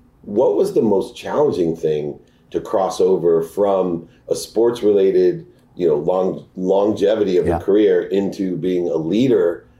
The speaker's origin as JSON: {"language": "English", "region": "Ohio", "country": "United States", "tie": "born or raised there", "said": "I grew up back in Ohio, and I always tell Mom"}